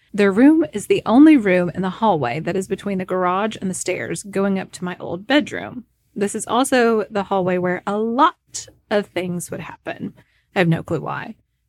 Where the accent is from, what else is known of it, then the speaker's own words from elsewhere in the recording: Prestonsburg, Kentucky, United States; now in Virginia, United States; I was born and raised in Prestonburg, so we're all Eastern Kentucky gals. I'm residing in Virginia now.